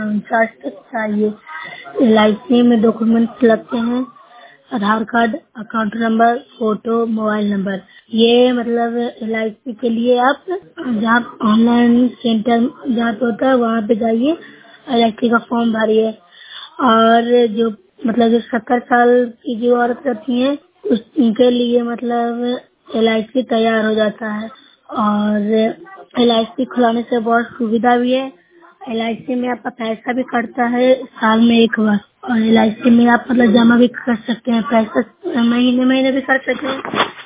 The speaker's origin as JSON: {"language": "Hindi", "region": "Bihar", "country": "India"}